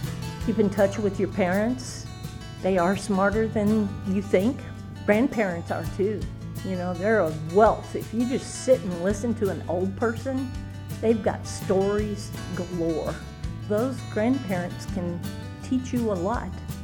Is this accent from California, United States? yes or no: no; Abilene, Texas, United States; My dad retired from the military and when I was in 2nd grade, so I grew up here in Abilene.